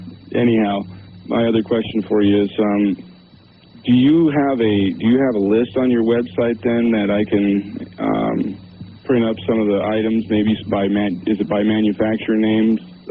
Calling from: Reno, Nevada, United States; My name's I'm … from Reno.

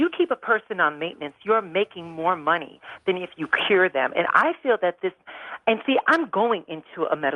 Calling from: Chicago, Illinois, United States; I'm calling from Chicago.

